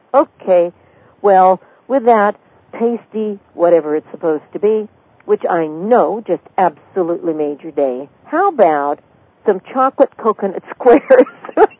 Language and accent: English; California, United States; I'm from California originally